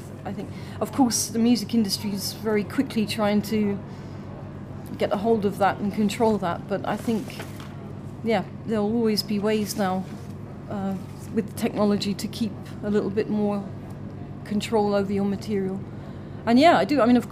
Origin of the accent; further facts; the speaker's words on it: London, United Kingdom; I was born in London, and... In a terrace house, regular house, and then 10 meters away